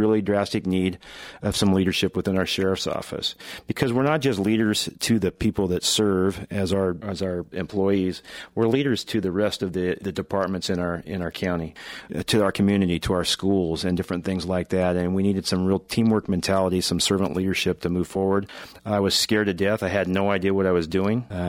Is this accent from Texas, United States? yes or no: no; Leavenworth, Washington, United States; Well, I did grow up in a little town of Leavenworth known as the Bavarian Village.